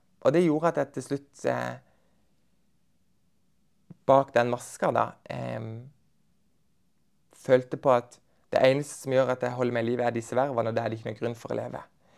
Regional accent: Farsund, Agder, Norway; now in Kristiansand, Norway; når jeg flytta fra Farsund, da, hvor jeg kommer fra

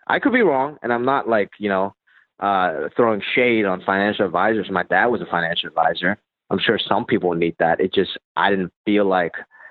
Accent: Hong Kong; now in United States; I came from Hong Kong

